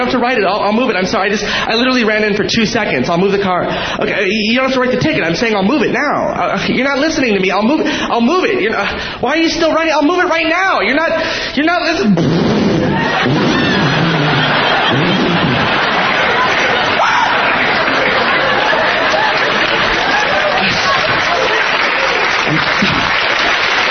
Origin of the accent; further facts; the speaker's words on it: Minnesota, United States; My first job, I worked at Planet Hollywood. Back in my home state of Minnesota.